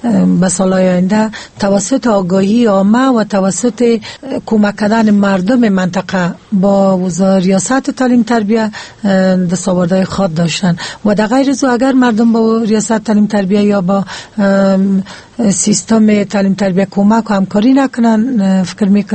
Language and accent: Persian; Paktika, Afghanistan; به ولایت خودم که بسیار مثال خوب است که اولین ولایت میگیم که ولایت پکتیکا هیچ دختر به کنکور شامل نشدن